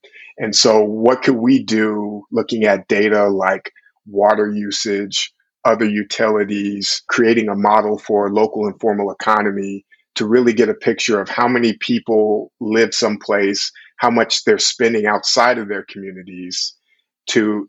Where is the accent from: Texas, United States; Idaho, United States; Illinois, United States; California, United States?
California, United States; Sacramento; also born or lived in Oakland / Bronx; And being originally from East Oakland, growing up in South Sacramento, spending some time in the Bronx as an undergrad